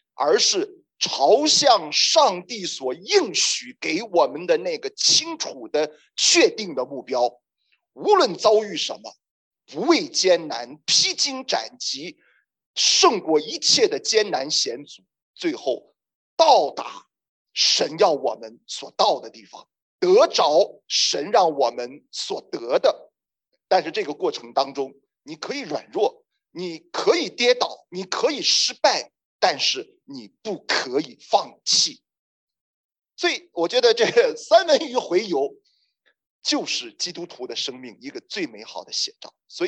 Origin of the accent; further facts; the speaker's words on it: China; 这个就好像也很像我们中国人所说的止于至善